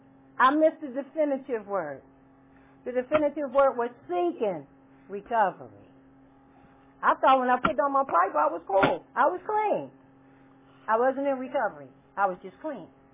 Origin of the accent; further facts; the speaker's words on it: Pittsburgh, Pennsylvania, United States; I qualify. I'm from Pittsburgh. And I got my foundation in Johnstown now.